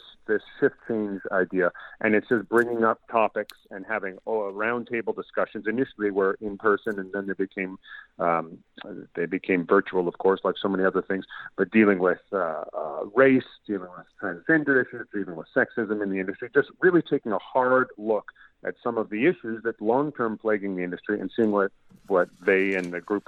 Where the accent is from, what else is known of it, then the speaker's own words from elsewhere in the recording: Edmonton, Alberta, Canada; she's been the voice of food and wine in my hometown of Edmonton for as long as I can remember